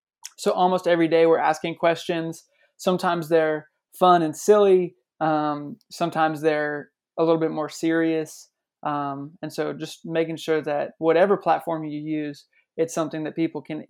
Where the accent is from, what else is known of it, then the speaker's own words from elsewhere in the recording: Washington, United States; moved away as an adult; now in Nashville, United States; I grew up in Washington State, so I was involved in our youth ministry there.